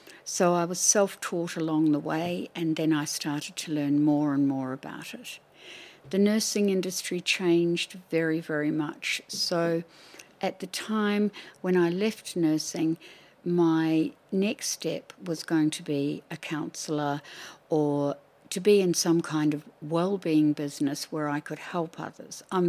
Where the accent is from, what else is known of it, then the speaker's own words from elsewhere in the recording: Wellington, New Zealand; I grew up in Wellington, New Zealand, which is the capital city of New Zealand. I grew up in a place called Strathmore Park, which is near the airport.